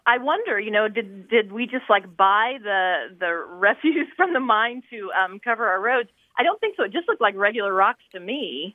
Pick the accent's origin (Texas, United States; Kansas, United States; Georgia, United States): Kansas, United States; now in Indianapolis, United States; I grew up in Southeast Kansas.